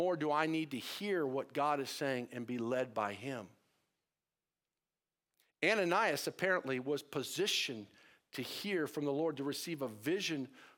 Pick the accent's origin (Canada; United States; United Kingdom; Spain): United States; I didn't want to be called to because I'm an American and I love my comfort, right?